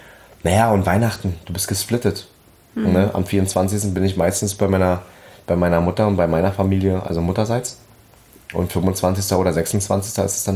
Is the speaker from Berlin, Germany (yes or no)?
yes; Berlin, Germany; accent: Berlin dialect; Mit meinem Berliner Dialekt